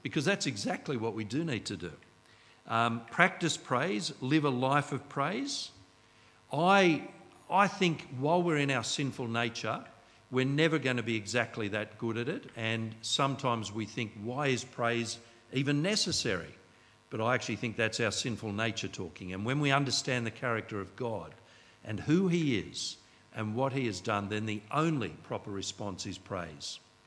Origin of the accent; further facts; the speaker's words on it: Australia; I think one of the reasons is we're Australian, and that's not an excuse.